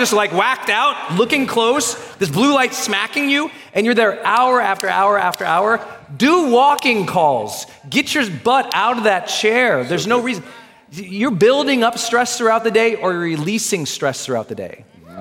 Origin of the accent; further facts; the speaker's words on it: Montana, United States; I'm from Montana, so there's food everywhere.